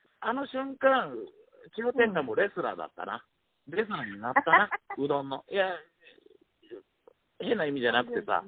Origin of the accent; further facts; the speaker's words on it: Kagawa, Japan; 俺ら香川県民はもうどんだけ食うたか。